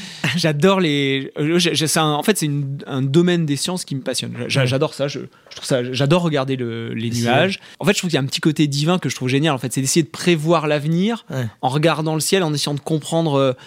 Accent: Nouvelle-Aquitaine, France; moi, je suis né en Charente. J'ai grandi dans le cognac, c'est là, dans les vignes. On fait du cognac. Autour de la maison de mes parents, là où j'ai grandi.

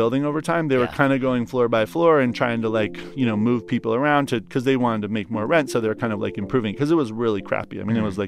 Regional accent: Oregon, United States

